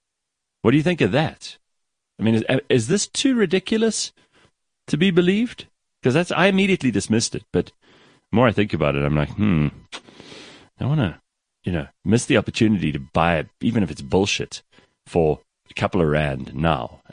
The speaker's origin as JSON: {"language": "English", "region": "England", "country": "United Kingdom", "said": "I'm English, so I'm actually not from South Africa, but my wife is."}